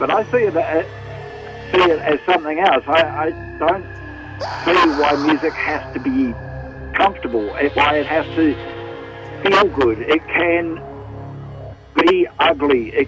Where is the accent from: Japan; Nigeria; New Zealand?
New Zealand; I'm from New Zealand originally, Pākehā from New Zealand